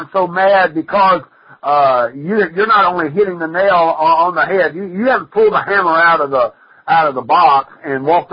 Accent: Louisiana, United States; Ladies and gentlemen, I'm not going to tell you, you can tell I'm a Cajun real fast.

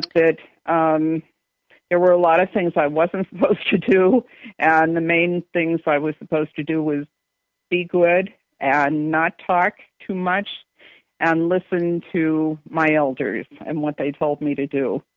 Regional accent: Newark, New Jersey, United States; I grew up in a one-bedroom apartment in Newark, New Jersey, in a building that has since been torn down.

